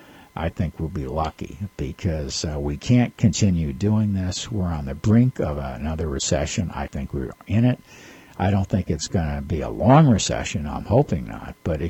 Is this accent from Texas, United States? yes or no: yes; Texas, United States; Please, Mr. Perry, I'm from Texas, and any Texan knows